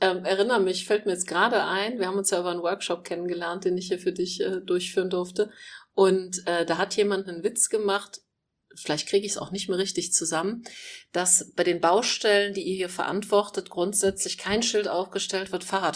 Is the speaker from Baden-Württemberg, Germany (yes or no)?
no; Düren, North Rhine-Westphalia, Germany; ich komme ja aus Düren und dann sind ganz viele nach Aachen zum Studium gegangen